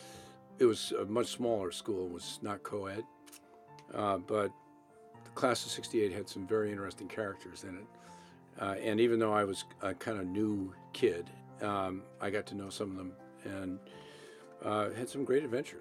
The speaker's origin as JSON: {"language": "English", "region": "East Coast", "country": "United States", "said": "I did 1 year here, and I graduated in 1968. I came from the East Coast, and I did the Kate's postgraduate year."}